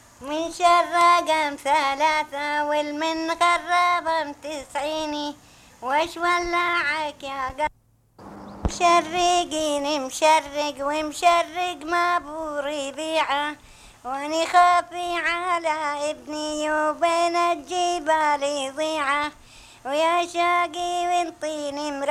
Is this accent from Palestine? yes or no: yes; Palestine; moved away; من جينا من فلسطين لليوم كنا فلسطين مسعدين بطرشنا وبأرضنا وبسعادتنا ومبسوطين